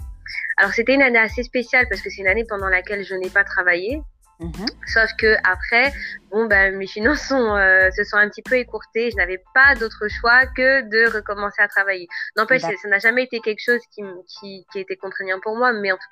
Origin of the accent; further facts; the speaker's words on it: Morne-à-l'Eau, Guadeloupe; also born or lived in Paris; je suis de Mornalo. Pardon, je suis mornalienne. Donc je suis âgée de 27 ans. Donc alors j'ai effectué. Alors j'étais scolarisée donc en Guadeloupe.